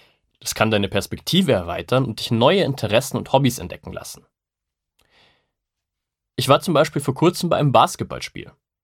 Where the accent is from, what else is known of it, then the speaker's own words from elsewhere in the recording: Regensburg, Bavaria, Germany; In meiner Heimat Regensburg sind Shisha-Bars meistens eher etwas heruntergekommen